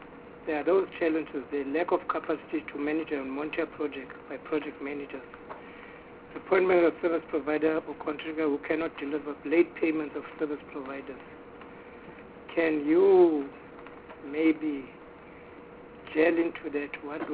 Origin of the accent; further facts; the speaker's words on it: Eastern Cape, South Africa; But where my problem is, for instance, I'm from the Eastern Cape.